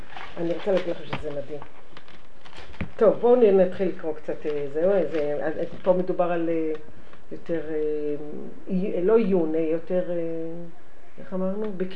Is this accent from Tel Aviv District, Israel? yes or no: no; Jerusalem, Jerusalem District, Israel; אני ירושלמי, גם אמא שלי, אופי ירושלמי כזה